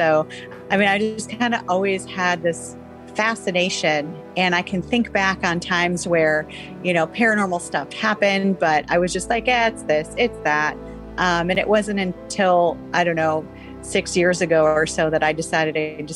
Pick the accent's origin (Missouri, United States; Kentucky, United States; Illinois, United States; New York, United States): Illinois, United States; Chicago; half of my childhood was I grew up in Chicago and I lived near Resurrection Cemetery